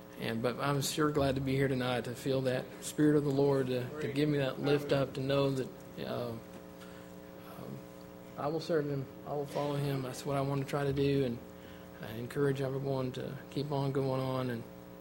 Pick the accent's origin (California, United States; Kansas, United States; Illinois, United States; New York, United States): Kansas, United States; Wichita; of Brother Molno when growing up in the Wichita church.